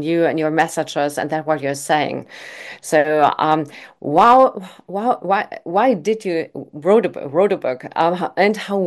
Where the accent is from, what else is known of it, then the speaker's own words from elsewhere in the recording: Rhineland, Germany; I'm from Rhineland, so I'm always very positive.